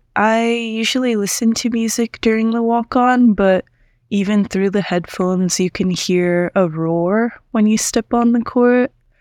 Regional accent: Florida, United States; also born or lived in Japan / New York; My background is that I was born in Japan, but I moved to New York when I was around 3 years old. And my mother's Japanese and my father's Haitian. And we moved to New York and then moved to Florida after that for tennis

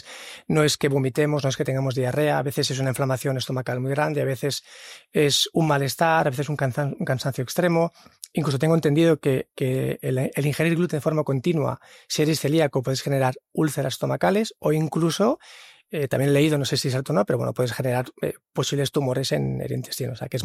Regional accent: Sitges, Catalonia, Spain; born there; volví otra vez a Sitges, en mi pueblo natal, a Barcelona

